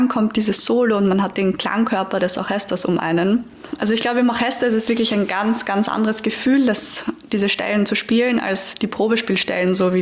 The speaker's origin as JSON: {"language": "German", "region": "Vienna", "country": "Austria", "said": "als Wienerin"}